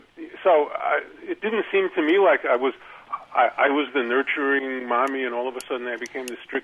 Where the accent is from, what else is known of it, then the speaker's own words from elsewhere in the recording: Brooklyn, New York, United States; Yeah, I was raised, I'm Jewish, I was raised in Brooklyn as sort of your standard issue liberal kid from Brooklyn.